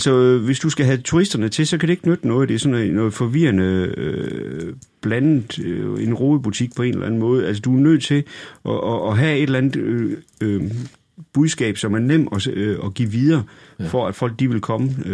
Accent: Horsens, Central Denmark Region, Denmark; da jeg var barn og boede i Horsens, jamen jeg havde altså 4,5 kilometer til min læge, og jeg var altså i samme by.

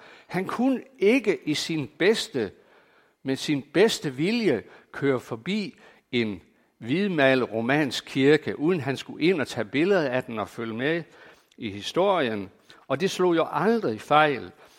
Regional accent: Skive, Central Denmark Region, Denmark; jeg er født og opvokset i Skive i 1950, så jeg tilhører det grå guld, som mange af jer gør også. Jeg kommer fra et arbejderhjem med tilknytning til KFM-spejderne, KFM og K og Indre Mission.

